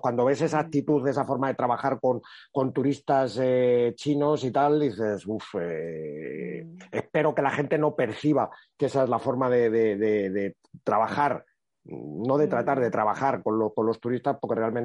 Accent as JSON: {"language": "Spanish", "country": "Spain", "said": "cómo somos los españoles"}